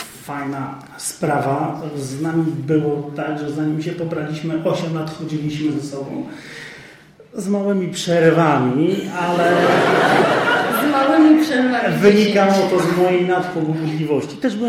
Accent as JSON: {"language": "Polish", "town": "Warsaw", "region": "Masovian Voivodeship", "country": "Poland", "said": "Bo my jesteśmy z Warszawy."}